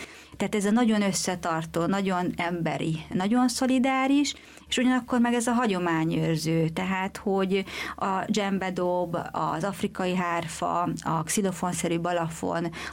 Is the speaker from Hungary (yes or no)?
yes; Hungary; hogy hát az nem lehet, hogy két magyar ide téved ilyen karizmával